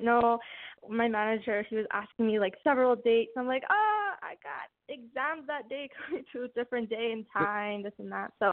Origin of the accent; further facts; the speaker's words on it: Calgary, Alberta, Canada; I'm from Calgary, Alberta. Not a lot of people know who that is. When I say Canada, they're like, oh, so you're from Toronto? But no, Alberta's on the west side of Canada.